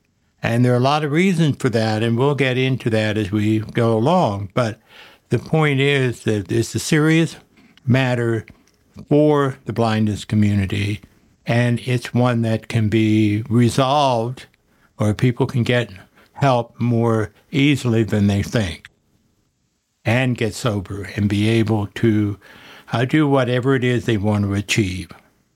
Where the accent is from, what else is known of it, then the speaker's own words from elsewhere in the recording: Philadelphia, Pennsylvania, United States; He's a graduate of the Lutheran Seminary in my hometown, Philadelphia.